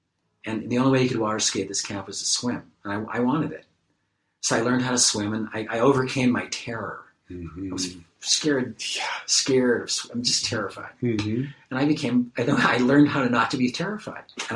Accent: Toronto, Ontario, Canada; Growing up in Toronto, Canada

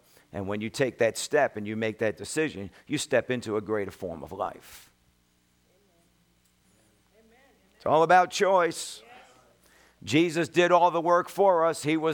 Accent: Brooklyn, New York, United States; born there; You know, I was born in Brooklyn. And being born in Brooklyn was a kind of a different kind of a lifestyle.

